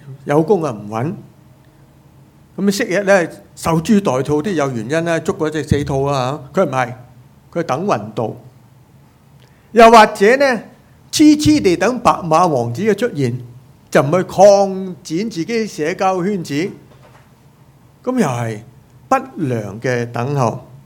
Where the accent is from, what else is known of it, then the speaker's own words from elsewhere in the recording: Hong Kong; 我们都是香港人，我们要坦白承认